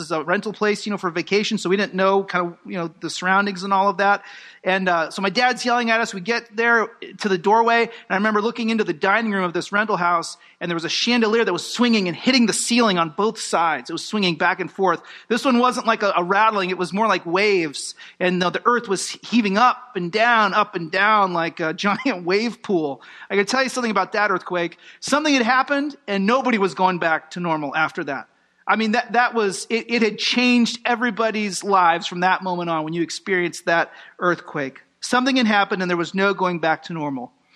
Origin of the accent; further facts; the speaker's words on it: California, United States; You know, growing up in California, I'll never forget my first earthquake.